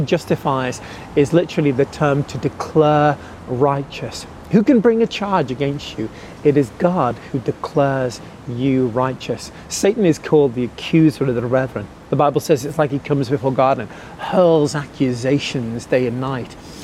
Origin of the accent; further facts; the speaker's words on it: England, United Kingdom; After a while, I grew up in England, there's always a cloud in the sky.